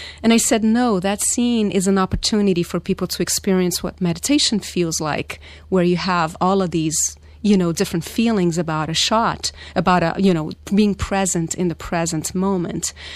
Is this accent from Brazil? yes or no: yes; Brazil; Growing up in Brazil and just completely falling in love with nature